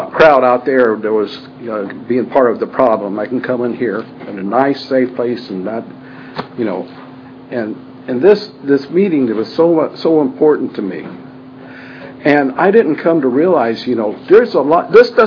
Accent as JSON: {"language": "English", "town": "Spring Bay", "region": "Illinois", "country": "United States", "tie": "born or raised there", "also_born_or_lived": "Peoria, United States", "said": "I was born in Peoria, Illinois. And grew up in a small, and what I mean small is there was, at that time, there was about a little bit under 300 people lived in the town of Spring Bay. Spring Bay, Illinois, anybody?"}